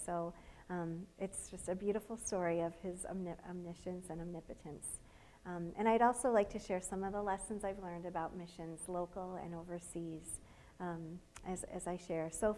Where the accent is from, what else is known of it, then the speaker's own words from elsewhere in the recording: Hastings, Michigan, United States; I was born right here in Pennock Hospital, grew up in Hastings. And I wouldn't necessarily say that I grew up in a Christian home